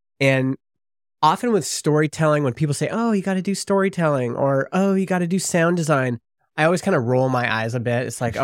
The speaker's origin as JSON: {"language": "English", "town": "Vernon", "region": "British Columbia", "country": "Canada", "tie": "born or raised there", "said": "it's from … my hometown of Vernon, BC."}